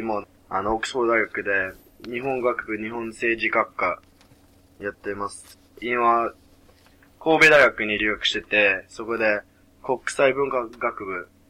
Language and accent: Japanese; United Kingdom; Japanese is a second language; now in Kobe, Japan; こんにちは、イギリスから来た